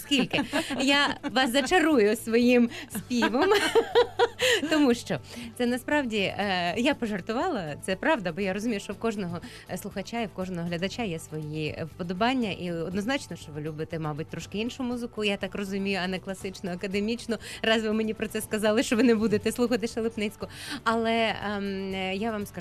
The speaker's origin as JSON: {"language": "Ukrainian", "town": "Zalishchyky", "region": "Ternopil Oblast", "country": "Ukraine", "tie": "born or raised there", "said": "Я виросла в Західній Україні. Я з материнським молоком вібрала в себе цю музику. В Заліщиках, це Тернопільська область, мої батьки там живуть."}